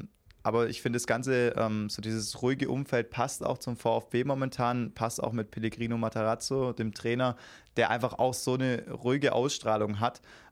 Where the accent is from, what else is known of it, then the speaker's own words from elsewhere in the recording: Baden-Württemberg, Germany; als Schwabe ist man ja immer eher pessimistisch